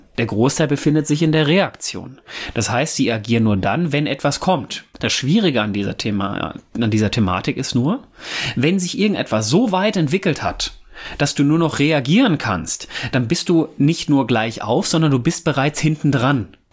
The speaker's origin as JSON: {"language": "German", "region": "North Rhine-Westphalia", "country": "Germany", "said": "Ich komme ja ursprünglich aus dem Pott"}